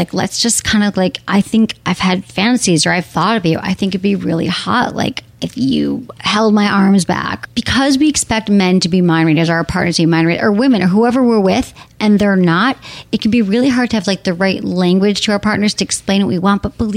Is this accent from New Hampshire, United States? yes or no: no; Michigan, United States; Liz, hello from my home state, Michigan